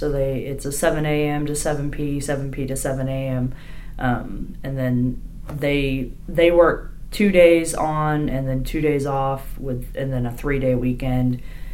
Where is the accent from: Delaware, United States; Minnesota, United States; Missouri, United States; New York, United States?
Missouri, United States; moved away as an adult; I grew up in southern Missouri in Wright County. So, and I moved up here in 2005.